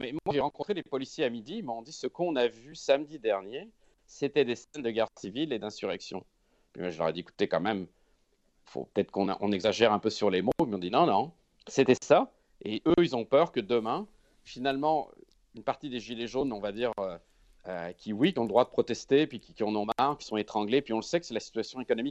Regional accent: France; moi, je suis Français

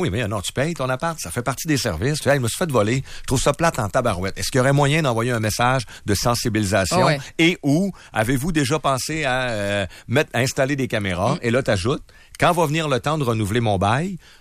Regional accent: Quebec, Canada; accent: Lac-Saint-Jean; j'ai gardé quelques traces de mon accent du Lac-Saint-Jean. À peine.

